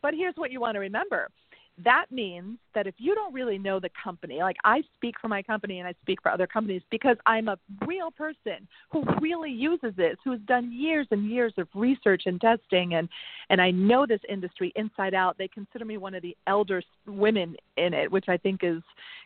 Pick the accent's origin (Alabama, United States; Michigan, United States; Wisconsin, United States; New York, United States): New York, United States; I'm actually even though I'm a New Yorker, I'm here in Oakland, California at a cannabis tech conference.